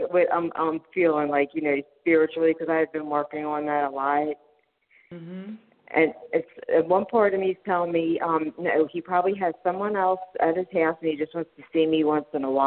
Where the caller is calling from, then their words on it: Pennsylvania, United States; I'm from Pennsylvania.